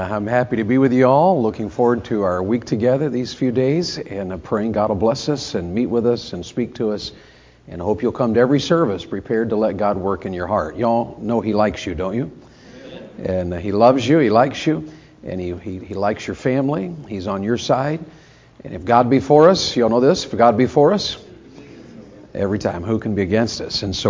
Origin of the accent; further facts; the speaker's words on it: Tennessee, United States; also born or lived in Florida / Ohio; I'm from Florida. Actually, I grew up in Tennessee and I married a Yankee. So we lived in Ohio for 18 years.